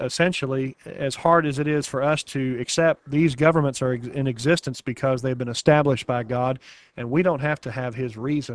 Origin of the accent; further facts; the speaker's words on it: United States; and believe me, I'm an American through and through, and proud to be.